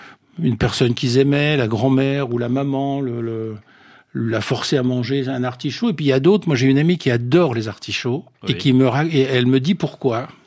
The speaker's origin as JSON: {"language": "French", "region": "Nouvelle-Aquitaine", "country": "France", "tie": "born or raised there", "said": "Oui, j'ai été élevé dans le Marais Poitevin, qui est une énorme mangrove tempérée, un marais d'estuaire, mais très vaste territoire."}